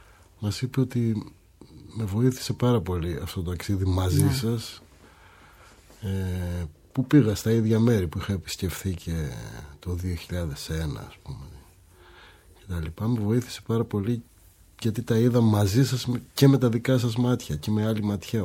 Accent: France; Greek is a second language; now in Greece; είμαι Γάλλος με γερμανική καταγωγή που ζει στην Ελλάδα

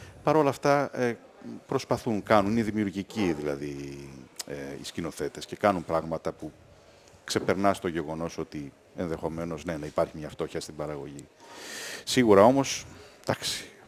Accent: Greece; Είμαι εγώ από Ελλάδα.

